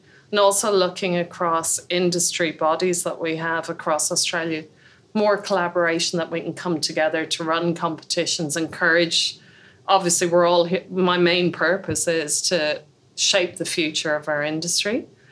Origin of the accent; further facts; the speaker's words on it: Ireland; probably like a roast stuffed chicken or something with nice roast potatoes being Irish.